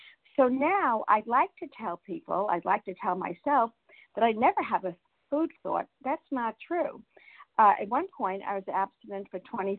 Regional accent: Florida, United States; I'm another one from South Florida, and I'm in recovery today.

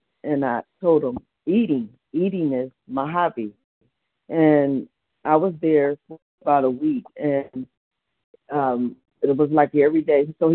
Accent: Cleveland, Ohio, United States; I'm from Cleveland, Ohio.

